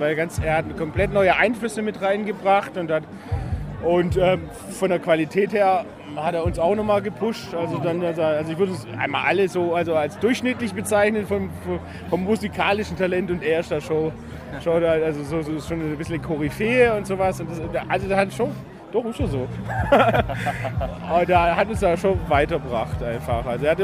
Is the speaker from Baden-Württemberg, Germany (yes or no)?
yes; Reutlingen, Baden-Württemberg, Germany; Und ich komme eigentlich aus Reutlingen